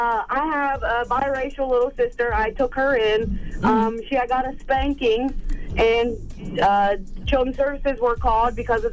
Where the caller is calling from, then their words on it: Columbus, Ohio, United States; I'm from Columbus, Ohio.